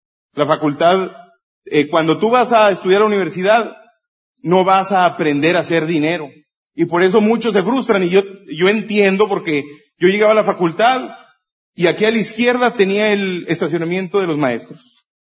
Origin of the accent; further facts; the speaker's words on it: Monterrey, Nuevo León, Mexico; somos de Monterrey, Nuevo León.